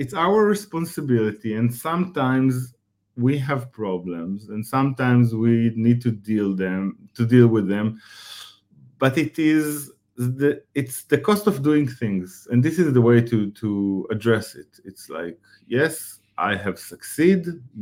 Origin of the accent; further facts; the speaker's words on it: Israel; English is a second language; You know, you mentioned I'm from Israel, very small country from the Middle East, and I'm privileged to be there